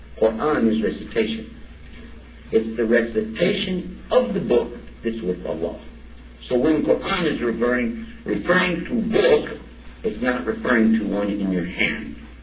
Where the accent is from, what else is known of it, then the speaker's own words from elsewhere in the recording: Texas, United States; Anyhow, I am from Texas, I'll admit that. And, but, anyhow, not all Texans are the same. But we do have a saying in Texas, don't mess with Texas.